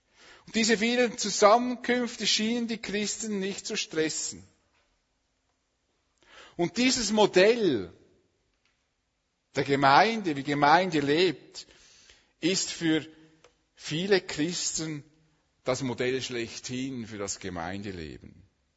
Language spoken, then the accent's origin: German; Switzerland; Wir leben von unserer Prägung als Schweizer eher zurückgezogen.